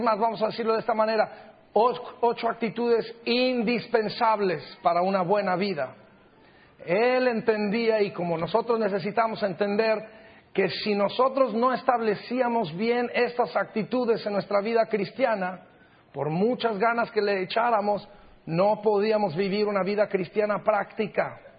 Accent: Durango, Mexico; Yo recuerdo mucho en la ciudad de Durango, de donde yo soy, con mucho orgullo

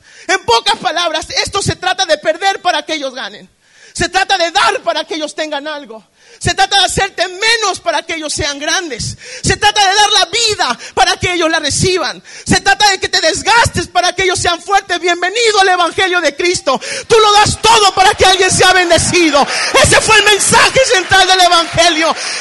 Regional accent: Mexico; me cuesta la cabeza en México. Un día enfrente de todo el comité ejecutivo en mi país les dije

